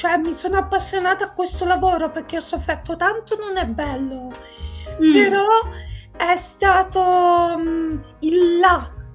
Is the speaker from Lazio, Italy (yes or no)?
no; Livorno, Tuscany, Italy; una giovanissima donna di 43 anni, sono livornese, nata e cresciuta a Livorno